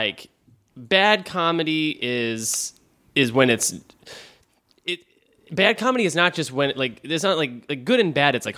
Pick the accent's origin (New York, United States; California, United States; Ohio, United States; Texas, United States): Texas, United States; Dallas; I'm from Dallas, Texas, and in Dallas, Texas, you know, that's where I developed as a stand-up comedian.